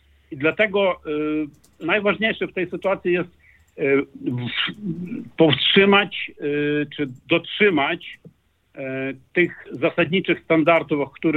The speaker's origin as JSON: {"language": "Polish", "country": "Ukraine", "second_language": "Polish", "said": "My, Ukraińcy, wpisali w konstytucję naszą, że dążymy do członkostwa w NATO."}